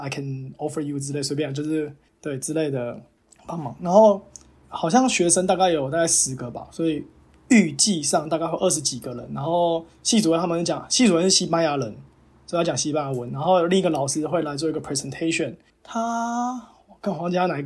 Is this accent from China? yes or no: no; Taiwan; 我就是一个台湾人